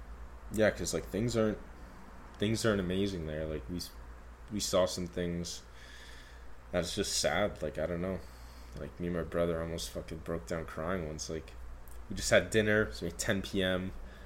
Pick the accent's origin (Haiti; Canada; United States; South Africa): Canada; Like, I'm from Canada. Definitely have it better here in many ways.